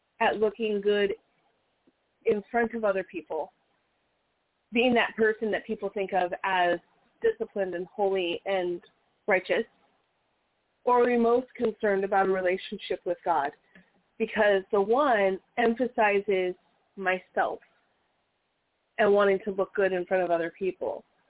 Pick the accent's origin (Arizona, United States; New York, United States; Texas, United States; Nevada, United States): Nevada, United States; Las Vegas; You grew up in Las Vegas. I grew up in Las Vegas.